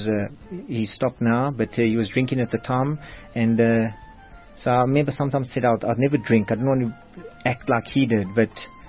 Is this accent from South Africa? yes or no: yes; Johannesburg, Gauteng, South Africa; born or raised there